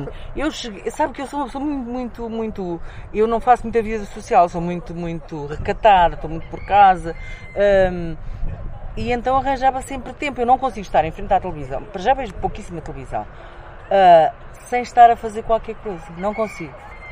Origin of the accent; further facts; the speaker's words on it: Águeda, Aveiro, Portugal; E aqui ali no Cais das Laranjeiras, que é o sítio de eleição da Águeda, que é onde eu brinquei, onde eu cresci, ali, né?